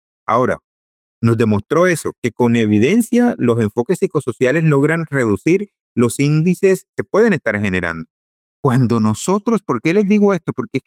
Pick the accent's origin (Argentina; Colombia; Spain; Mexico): Colombia; nos unamos como colombianos